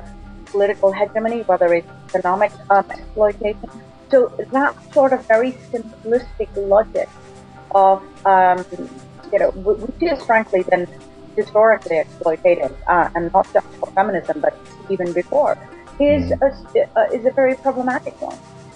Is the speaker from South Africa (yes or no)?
no; India; Now, as somebody who's lived around the world, I'm from India, I grew up with very strong women.